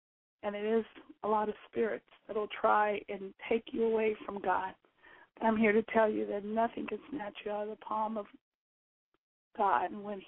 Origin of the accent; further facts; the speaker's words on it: Georgia, United States; I am a military brat. born and raised in Georgia, moved around.